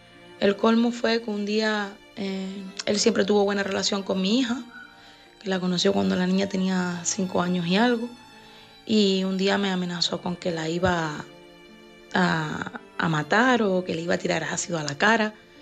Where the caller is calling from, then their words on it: Las Palmas, Canary Islands, Spain; soy de Las Palmas … ahora tengo 38 años